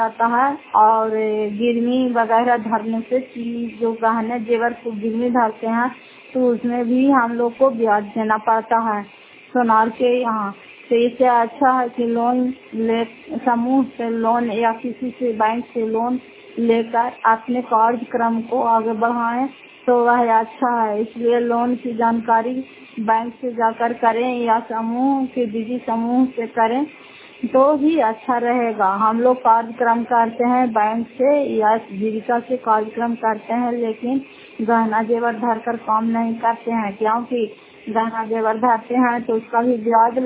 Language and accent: Hindi; Fatehpur, Bihar, India; घर फतेहपुर पंचायत मकरौता जिला नालंदा करा तस्वा ब्लॉक की निवासी हूँ।